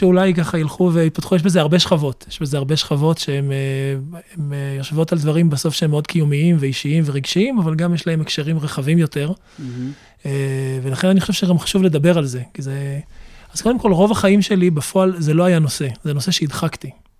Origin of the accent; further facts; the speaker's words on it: Bat Yam, Tel Aviv District, Israel; אני נולדתי וגדלתי בבת ים, למשפחה שהגיעה לארץ בשנות ה-50 מטריפולי שבלוב, וכבר בשנים שלי בבת ים הייתי באיזשהו ציר שבין העולם נקרא לזה ספרדי, מזרחי, מסורתי, שזה האקלים המשפחתי שבו גדלתי